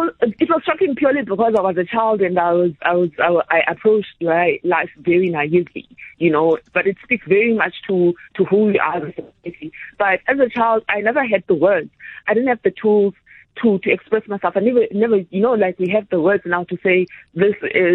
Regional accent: Tanzania; I was born in Karinga when they were married, and then their marriage didn't work out. So my mother took me with her in Tanzania, and I was raised in I was raised in Tanzania, and that's how I grew up.

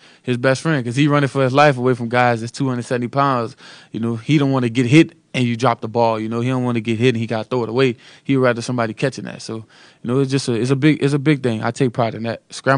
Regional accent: Opelousas, Louisiana, United States; Just growing up in Louisiana, man. Just being a kid from Opelousas that didn't quit on this dream.

